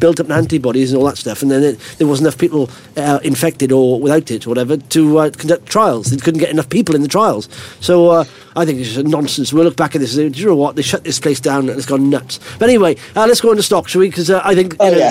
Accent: Wales, United Kingdom; I'm from Wales. I see the Welsh ones. They're boring.

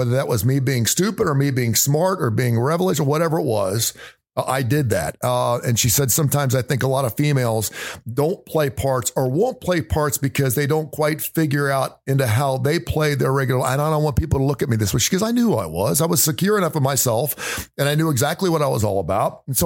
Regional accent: Cincinnati, Ohio, United States; Of course, the first thing everyone knew I was from Cincinnati.

